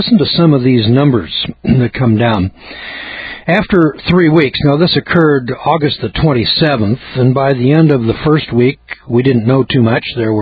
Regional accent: California, United States; I'm from California, so it wasn't too surprising that like San Francisco, which is expecting the big one

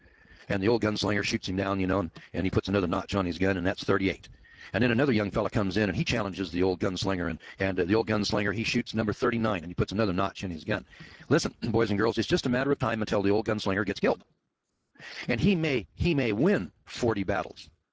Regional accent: United States; I'm an American and I'm one of the guys that's paying the taxes to build all these nukes

